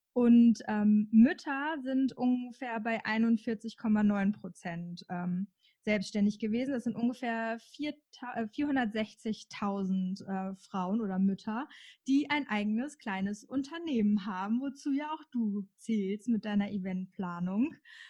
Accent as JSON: {"language": "German", "region": "North Rhine-Westphalia", "country": "Germany", "said": "Ich komme auch aus Westfalen."}